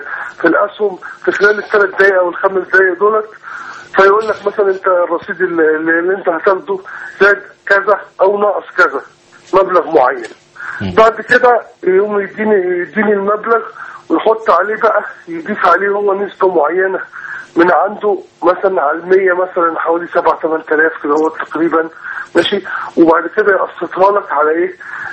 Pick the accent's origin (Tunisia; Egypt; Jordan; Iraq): Egypt; now in Saudi Arabia; انا مواطن مصري مقيم في السعوديه ومعايا اسرتي ومعايا ولادي،